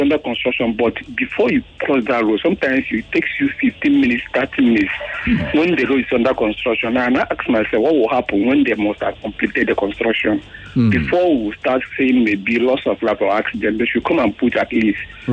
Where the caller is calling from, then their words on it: Badagry, Lagos, Nigeria; calling from Badagry.